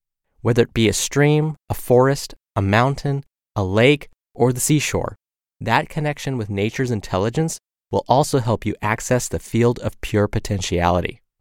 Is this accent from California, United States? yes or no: yes; California, United States; now in Maryland, United States; As a Californian, I practically grew up on the beach.